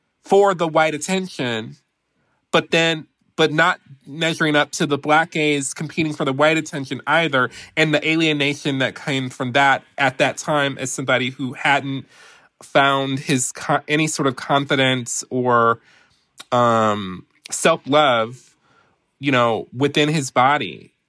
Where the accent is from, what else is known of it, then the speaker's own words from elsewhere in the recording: Detroit, Michigan, United States; So, you know, as I mentioned before, I'm from Detroit, mm-hmm. and I actually came of age in the mid to late 90s as a gay teenager.